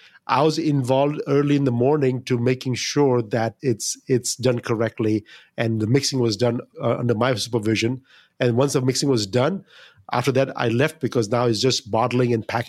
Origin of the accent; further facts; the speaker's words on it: India; I'm Indian.